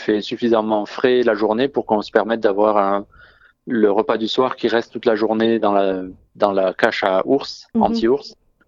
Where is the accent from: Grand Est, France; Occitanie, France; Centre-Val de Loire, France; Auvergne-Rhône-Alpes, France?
Occitanie, France; Toulouse; c'est un groupe de Toulouse, ma ville natale.